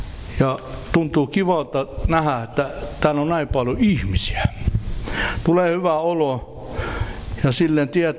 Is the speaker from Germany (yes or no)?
no; Sweden; Me ollaan kasvettu Ruotsissa.